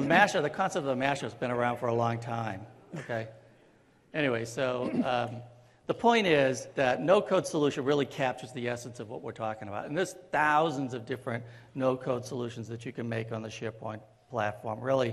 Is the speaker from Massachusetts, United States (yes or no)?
yes; Boston, Massachusetts, United States; I'm from Boston, so I'll say that.